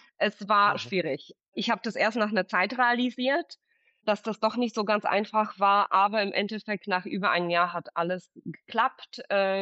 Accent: Poland; Also meine Mutter ist Polin, ich bin größtenteils in Polen aufgewachsen und habe ich auch dort studiert

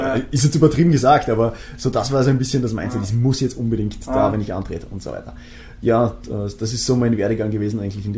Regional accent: Austria; es gibt durchaus Schlimmere in Österreich als die, wo ich herkomme.

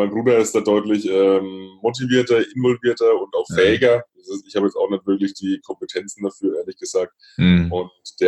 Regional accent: Bavaria, Germany; born or raised there

